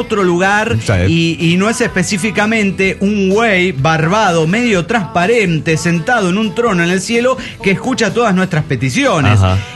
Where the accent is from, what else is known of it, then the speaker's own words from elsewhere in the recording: León, Guanajuato, Mexico; de León, Guanajuato, México.